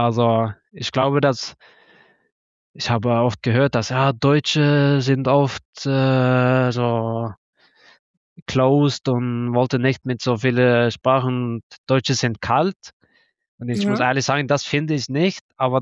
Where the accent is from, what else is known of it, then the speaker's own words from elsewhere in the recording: Tønsberg, Vestfold, Norway; German is a second language; Ja, weil ich komme aus Tönsberg und hat ungefähr so 60.000 Einwohner.